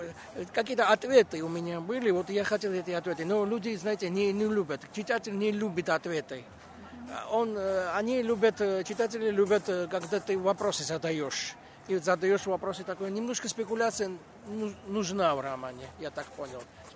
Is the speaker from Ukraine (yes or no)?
no; Tbilisi, Georgia; Russian is a second language; Я из Грузии. Я живу в Тбилиси.